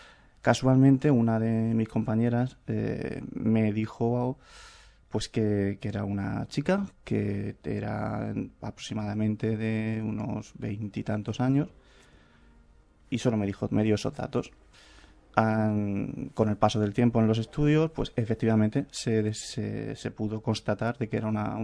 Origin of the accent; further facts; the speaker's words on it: Cartagena, Region of Murcia, Spain; Soy de Cartagena. He desarrollado mucha vida profesional en Lorca. Mi segunda ciudad natal, por decirlo de alguna manera.